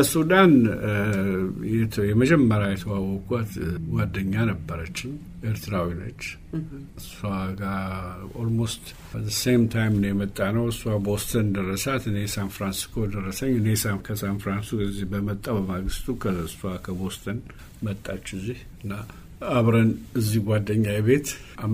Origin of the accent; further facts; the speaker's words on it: Gondar, Amhara, Ethiopia; ብዙ ሰዎች ጎንደሬም አልመስላቸውም። የለብኝም ግን ንጹህ ጎንደሬ ነኝ። ምንም ድብልቅ የሌለኝ ንጹህ ጎንደሬ ነኝ።